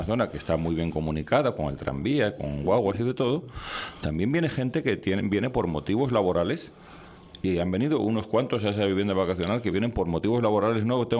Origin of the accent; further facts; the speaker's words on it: Canary Islands, Spain; yo soy de Ofra.